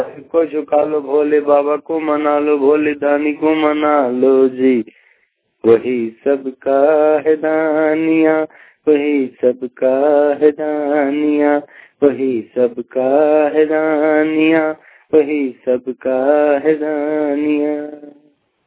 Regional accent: Jamshedpur, Jharkhand, India; मैं हरे उड्डू बागबड़ा जमशेदपुर का रहने वाला हूँ।

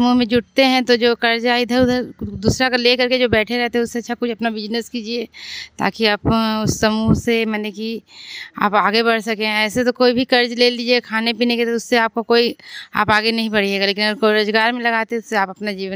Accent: Pisaur, Bihar, India; मैं पिसौर गांव की रहने वाली हूँ

